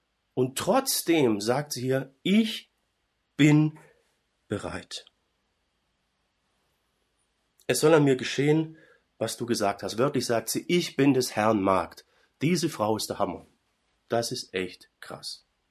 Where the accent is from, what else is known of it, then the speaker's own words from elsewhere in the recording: Baden-Württemberg, Germany; einfach zutiefst unserer schwäbischen Kultur, zumindest meiner Familie oder meinem dörflichen Umfeld, wo ich herkomme.